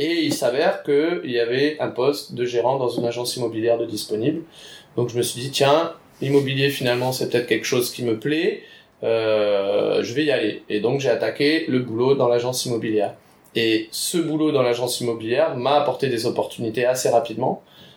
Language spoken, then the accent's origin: French; Poindimié, North Province, New Caledonia; born there; Sachant que je suis né à Poindimier, mes parents étaient instits sur Poindimier, donc c'était une commune où j'avais un attachement quand même.